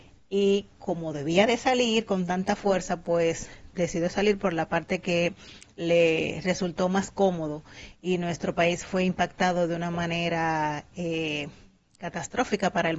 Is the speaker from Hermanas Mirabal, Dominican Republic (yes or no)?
yes; San José de Conuco, Hermanas Mirabal, Dominican Republic; agradecerle por siempre destacar que soy de Villas de los Almendros, San José de Conuco, Salcedo, de allá mismo.